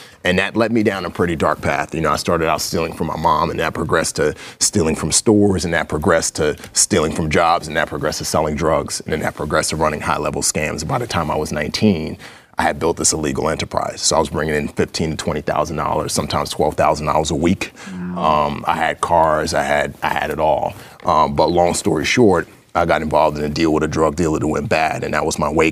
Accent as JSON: {"language": "English", "town": "Bronx", "region": "New York", "country": "United States", "tie": "born or raised there", "also_born_or_lived": "Nigeria", "said": "growing up in the Bronx, you know, I didn't have a father. My father died when I was five. Goes back further. I was actually born in Africa. I wasn't born in the States."}